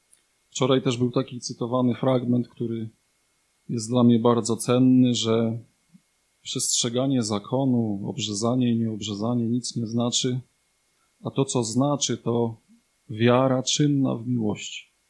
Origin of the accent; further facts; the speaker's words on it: Ciechanów, Masovian Voivodeship, Poland; jestem z Ciechanowa.